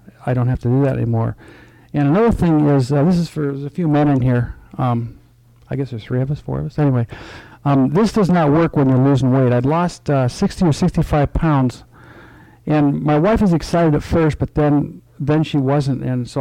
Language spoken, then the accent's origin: English; Olympia, Washington, United States; from Olympia, Washington.